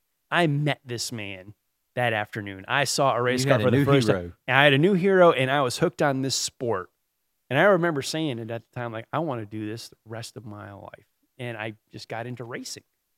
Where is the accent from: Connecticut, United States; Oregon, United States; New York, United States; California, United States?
Connecticut, United States; Yeah, I grew up in Connecticut. Got into racing up there, believe it or not.